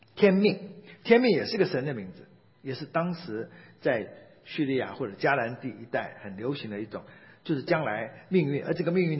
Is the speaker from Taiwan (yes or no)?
no; China